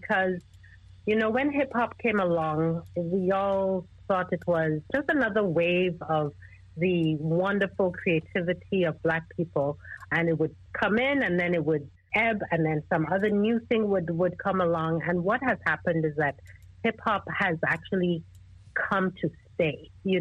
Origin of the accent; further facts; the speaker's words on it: Nigeria; also born or lived in Trinidad and Tobago; am half Nigerian, half Trinidadian. And it's an interesting mix because I grew up in Nigeria. My first few years were in Trinidad, but then I grew up in Nigeria, went to school in Nigeria.